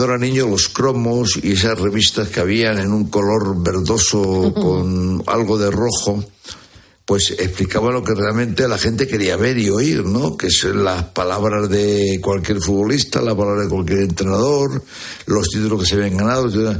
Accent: Spain; y sobre todo soy español

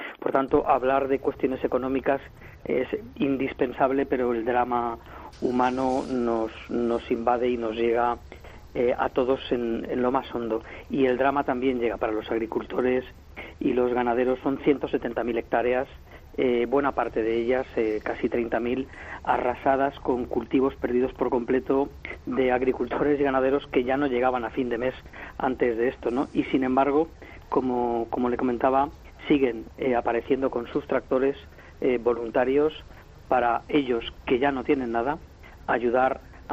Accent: Valencian Community, Spain; Y eso a mí que me tiene entristecido porque, como valenciano

